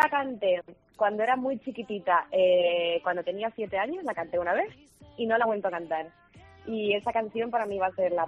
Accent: San Cristóbal de La Laguna, Canary Islands, Spain; Tengo alguna sorpresa preparada, por supuesto, por ser mi tierra. Después de 6 años, por fin piso la Laguna y además la piso por fuera de la Torre de la Concepción, que es que además yo cantaba en la calle de esas calles.

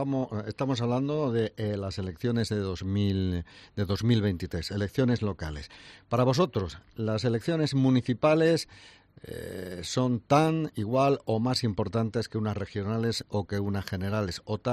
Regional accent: Bailén, Andalusia, Spain; es como el césped en el campo de fútbol de mi pueblo, en el recreativo de Bailén

